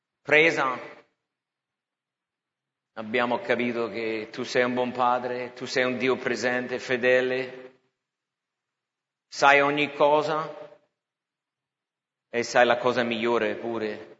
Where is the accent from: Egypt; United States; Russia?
United States; Italian is a second language; now in Italy; sono nate due femmine a Roma, per noi americani un po' viziati non è andata molto bene